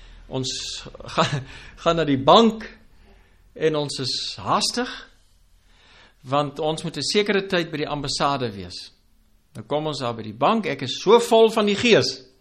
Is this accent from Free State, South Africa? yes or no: yes; Free State, South Africa; ons is van die Vrystaat en ons is hier in Pretoria en ons is net so kort hier